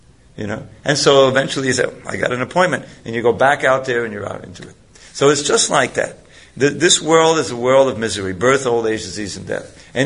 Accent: New York City, New York, United States; Because I grew up in New York, so sometimes in the summer it gets very hot and muggy in New York City, you know.

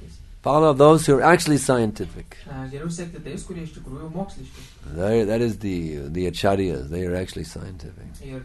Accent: United States; But I tell you, I'm from America, and so there is such a place.

